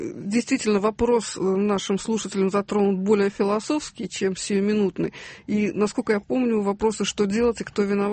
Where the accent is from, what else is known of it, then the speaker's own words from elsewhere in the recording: Saint Petersburg, Russia; мы петербуржцы считаем первой столицей